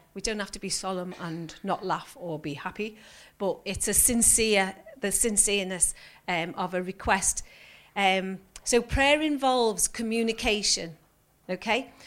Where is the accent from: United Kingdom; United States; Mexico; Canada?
United Kingdom; So we've got a dictionary definition, the Oxford Dictionary, because we're British.